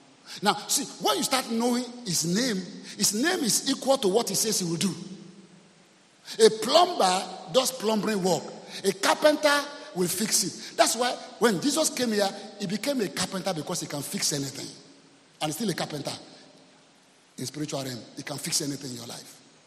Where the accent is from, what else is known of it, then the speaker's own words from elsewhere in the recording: Côte d’Ivoire; I grew up in Ivory Coast. I was born in Ivory Coast.